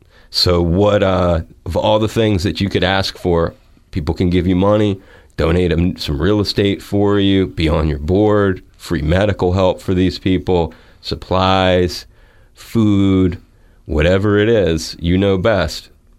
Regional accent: Philadelphia, Pennsylvania, United States; the worst school that I would see growing up in the Philly area looks like a palace compared to the best schools here that aren't private.

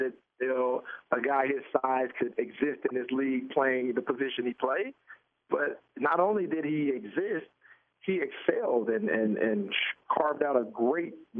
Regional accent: the South, United States; we always kid each other because we're from the South

